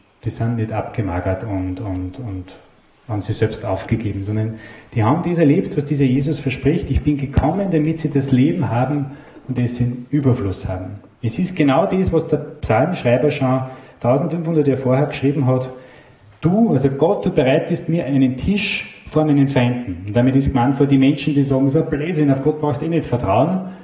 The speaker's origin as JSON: {"language": "German", "region": "Upper Austria", "country": "Austria", "said": "wir wohnen relativ weit oben bei Tschechien. Was passiert, wenn ich in das Tal des Todes komme? Bei uns im Mühlviertel gibt es ein Ausflugsziel"}